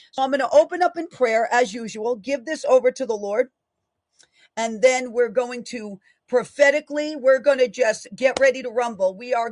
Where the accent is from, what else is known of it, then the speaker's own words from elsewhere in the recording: New York, United States; And basically in my home state of New York right now, we have a guest being housed in a corrections facility in New York City.